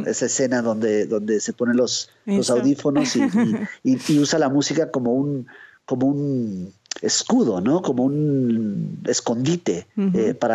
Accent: Guatemala; now in United States; Creciendo en Guatemala, pero luego creciendo en Estados Unidos, luego un presente más actual, en donde vuelvo a ese lago

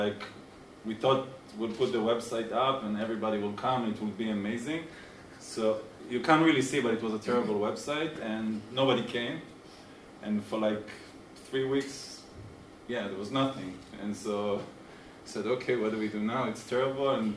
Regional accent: Haifa, Haifa District, Israel; now in Tel Aviv, Israel; I grew up in Israel, in Haifa, if you know Haifa. And I'm married, I have two kids. I'm living today in Tel Aviv, and actually moving to San Francisco next month.

